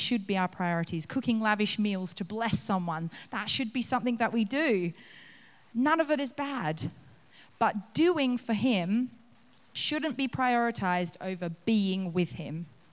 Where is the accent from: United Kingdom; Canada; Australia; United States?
Australia; Now, I'm Australian. I don't know whether you guys think Australians exaggerate things